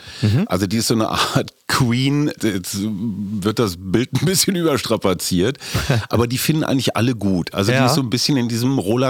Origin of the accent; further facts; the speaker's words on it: Berlin, Germany; ich als Berliner